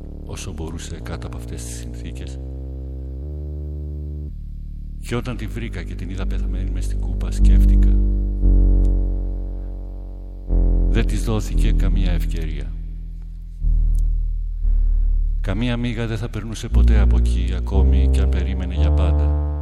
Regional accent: Thessaloniki, Central Macedonia, Greece; also born or lived in Athens; Εντάξει, μεγάλωσα εκεί, γεννήθηκα στην Αθήνα.

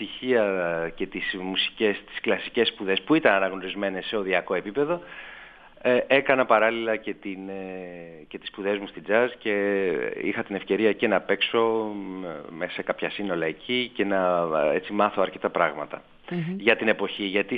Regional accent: Korydallos, Attica, Greece; και εγώ επειδή μεγάλωσα στον Κορυδαλό, έτσι βρέθηκα σε επαφή με τη σχολή αυτή

